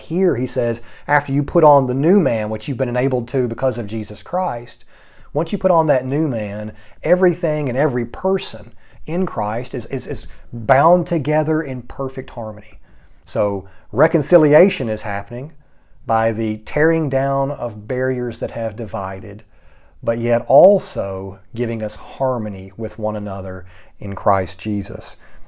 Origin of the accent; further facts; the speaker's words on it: United States; it's pretty clear, as you see me, that I am white, and I am an American.